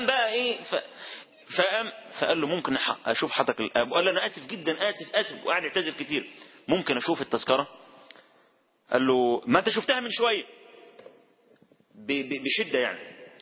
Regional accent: Egypt; هو عارف ان انا مصري

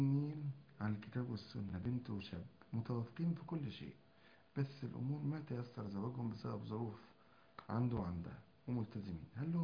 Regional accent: Kafr El Zayat, Gharbia, Egypt; لا أنا مش من قنا، أنا من كفر الزيات الغربية.

